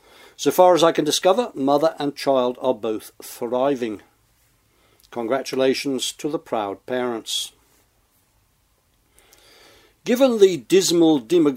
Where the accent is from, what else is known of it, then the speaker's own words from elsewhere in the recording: England, United Kingdom; When I was growing up in England, we took the local town newspaper.